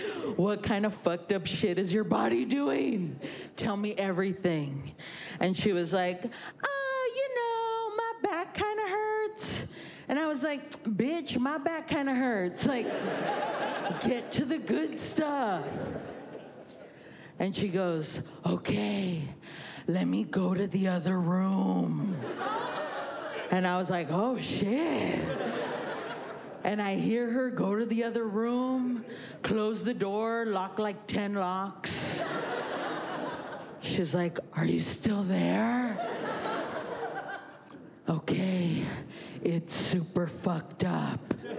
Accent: Texas, United States; I'm from Texas. Yeah, where they teach us that babies and guns come from a meat smoker in heaven.

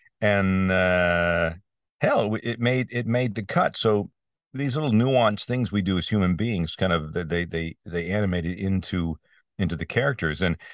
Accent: Ontario, Canada; And there was a weird old cartoon when I grew up in across the border from New York. I used to get Buffalo Televisi

